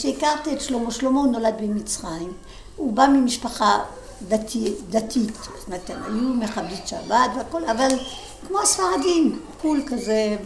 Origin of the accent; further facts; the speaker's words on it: Tunis, Tunis Governorate, Tunisia; moved away as an adult; also born or lived in Paris, France; ונולדתי בתוניס. עד שנת 62 היינו בתוניס, עזבנו את תוניס, הייתי בת 18, הגענו לצרפת ובפריז. אני באה ממשפחה מסורתית